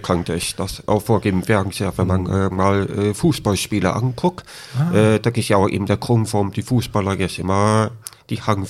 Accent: Bonn, North Rhine-Westphalia, Germany; also born or lived in Berlin; Ja, ich komme aus Bonn

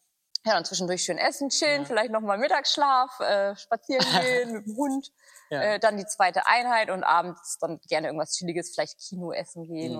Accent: Lower Saxony, Germany; ich bin auf dem Land groß geworden, hier im Umland von Celle, mit einem großen Bruder.

